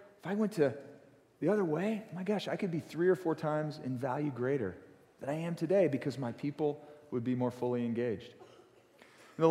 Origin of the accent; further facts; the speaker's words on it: Detroit, Michigan, United States; So I grew up in Detroit, Michigan. My mom and dad both worked for the Ford Motor Company.